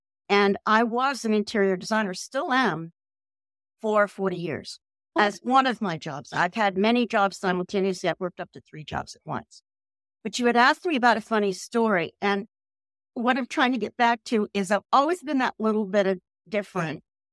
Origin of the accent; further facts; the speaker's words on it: Pennsylvania, United States; also born or lived in Cape May, New Jersey; Well, I'm hailing from South Central Pennsylvania, right outside of the capital, Harrisburg. But I lived most of my life at the shore in Cape May, New Jersey.